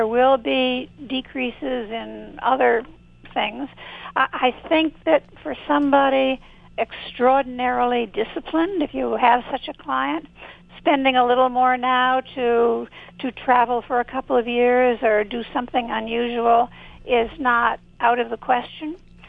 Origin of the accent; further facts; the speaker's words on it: New York, United States; I'm a New Yorker, so I'm mm-hmm. thinking about it that way.